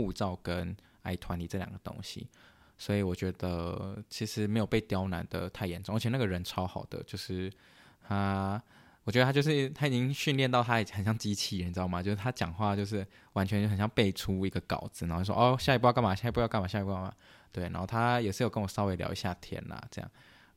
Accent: Canada; 可是我也没跟他说我是加拿大人

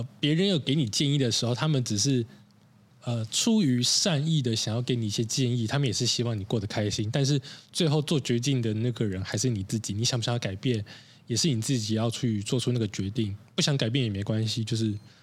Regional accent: Taipei, Taiwan; 还是因为我们是台北人的关系。

